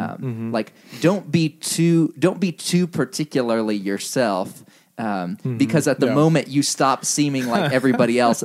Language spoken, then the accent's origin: English; Indonesia; No, but the thing about growing up in Indonesia versus growing up somewhere in the West is that in the West, you see more directly the relevance of church history to current cultural manifestations